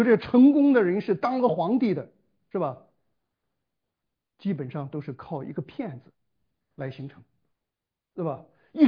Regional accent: China; 所以我们中国人变得非常的萎缩

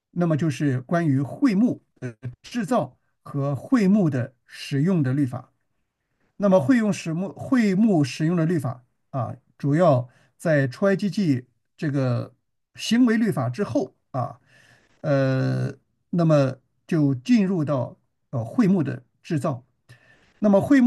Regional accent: China; 所以，我们中国人说"金无足赤，人无完人"。

